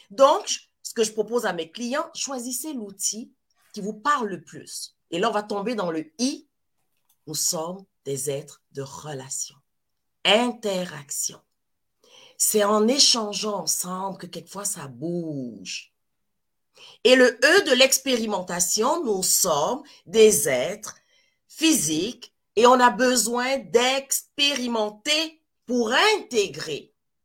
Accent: Côte d’Ivoire; Je suis originaire de la Côte d'Ivoire.

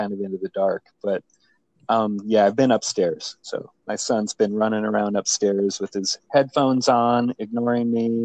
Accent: Arizona, United States; You know I'm from Arizona, too.

